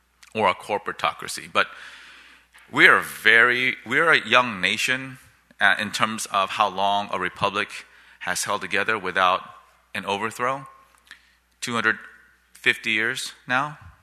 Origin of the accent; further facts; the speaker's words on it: South Korea; I was one of the few kids growing up in Korea that got to eat ice cream on a regular basis.